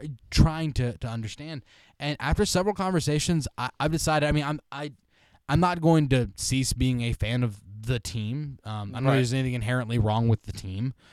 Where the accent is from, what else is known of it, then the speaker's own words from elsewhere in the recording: Washington, District of Columbia, United States; I grew up in Washington, D.C.